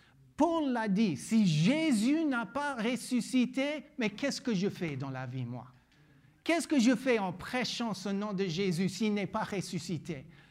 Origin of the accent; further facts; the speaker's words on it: Louisiana, United States; French is a second language; moved away as an adult; now in Belgium; Il a entendu mon accent. Il me dit, tu viens d'où? Je dis, je viens de la Louisiane, aux États-Unis.